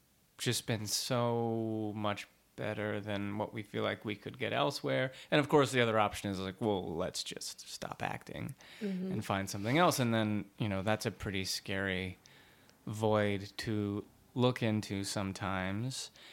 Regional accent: Dallas, Texas, United States; Well, I'm from Dallas, Texas.

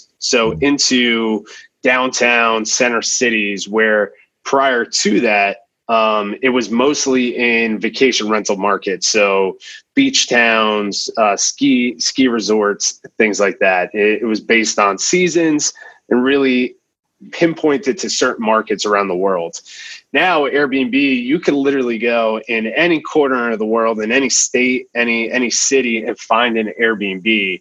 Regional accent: New Jersey, United States; So we were doing that all throughout New Jersey. I'm originally from New Jersey.

